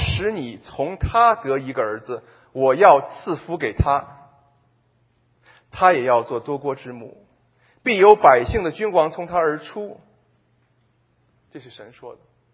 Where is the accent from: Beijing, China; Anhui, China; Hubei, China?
Beijing, China; accent: Beijing; 如果用我们北京话来讲